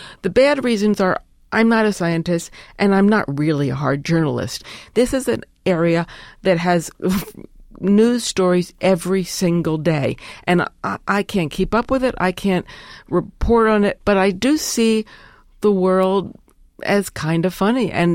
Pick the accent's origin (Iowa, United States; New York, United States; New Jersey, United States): New York, United States; And I'm from New York, so I thought, you call that a loud noise?